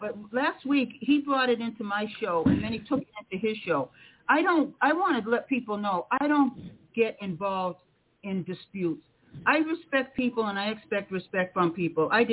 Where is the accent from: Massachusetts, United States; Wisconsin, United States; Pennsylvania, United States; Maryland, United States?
Massachusetts, United States; Osterville; My home was built on Cape Cod, where I grew up in Osterville.